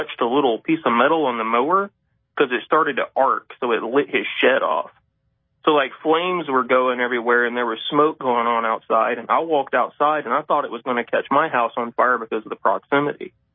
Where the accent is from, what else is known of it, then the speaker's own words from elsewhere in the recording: Pickens, South Carolina, United States; I'm from Pickens, South Carolina.